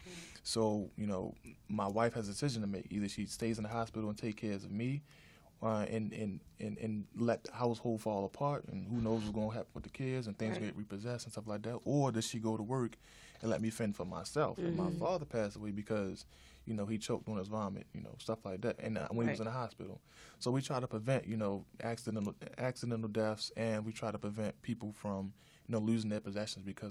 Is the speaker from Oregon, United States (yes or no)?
no; Baltimore, Maryland, United States; So whenever I go places, and first I say I'm from Baltimore, it's, is it just like The Wire?